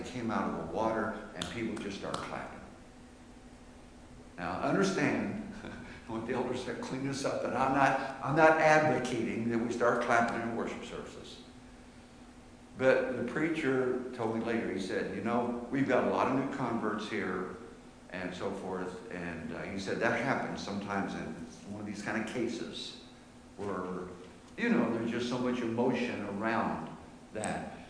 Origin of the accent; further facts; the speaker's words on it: Plainfield, United States; when I was a little kid growing up in Plainfield and hearing Auden McKee and others preach